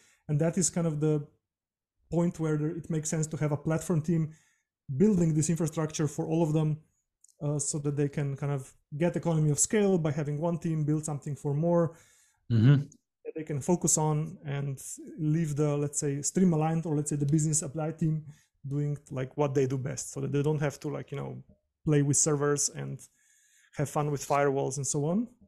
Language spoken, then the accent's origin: English; Slovenia; English is a second language; moved away as an adult; now in Berlin, Germany; so I'm generally originally from Slovenia. I moved to Berlin 8 years ago now.